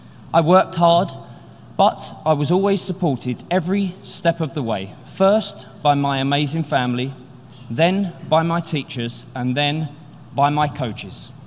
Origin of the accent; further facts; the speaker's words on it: London, United Kingdom; I grew up in the East End of London